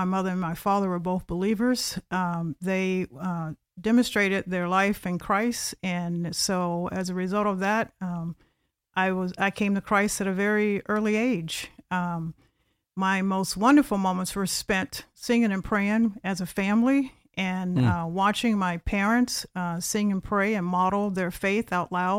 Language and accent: English; Melbourne, Florida, United States; I grew up in a small town called Melbourne, Florida. It's just an hour and 10 minutes east of here.